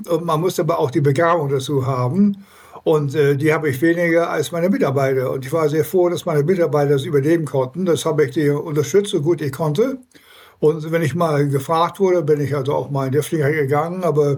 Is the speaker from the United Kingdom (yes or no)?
yes; Welwyn Garden City, East of England, United Kingdom; Und ich bin ja in England aufgewachsen und insofern bin ich gewohnt, so ein bisschen zu wechseln.